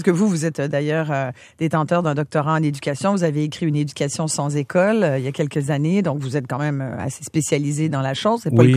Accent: Quebec, Canada; Chez nous, au Québec, c'était beaucoup moins que ça

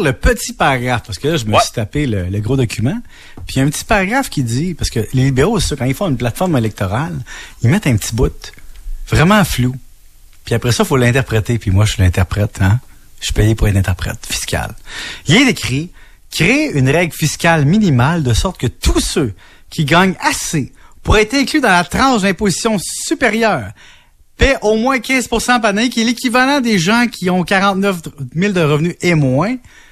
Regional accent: Quebec, Canada; Parce qu'on est Québécois, on le paye au Québec à la place.

